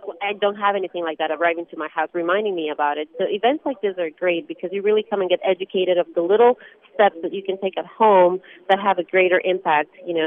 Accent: Ecuador; now in Maryland, United States; I'm from Ecuador. I have only been here since 2001

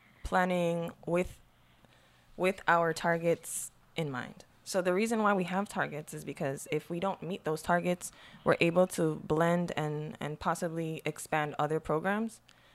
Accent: Saint Croix, U.S. Virgin Islands; I'm not going to say that I came from the worst place on the island, but I grew up in Adventure Hill.

